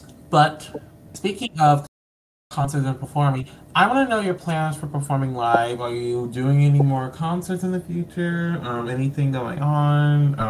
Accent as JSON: {"language": "English", "region": "Southern United States", "country": "United States", "said": "I'm from the South"}